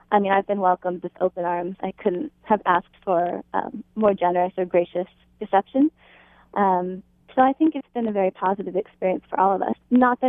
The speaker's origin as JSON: {"language": "English", "region": "Oregon", "country": "United States", "tie": "born or raised there", "also_born_or_lived": "Seattle", "said": "I was growing up in Oregon after being born and adopted in Seattle."}